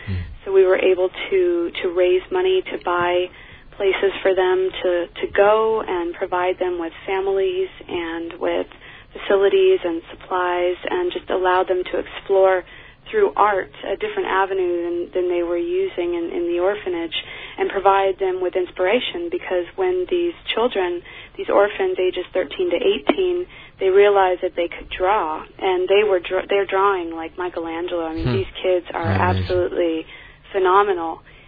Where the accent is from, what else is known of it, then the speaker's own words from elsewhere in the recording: San Diego, California, United States; I'm from San Diego, born and raised originally. Lived there for the first 18 years of my life.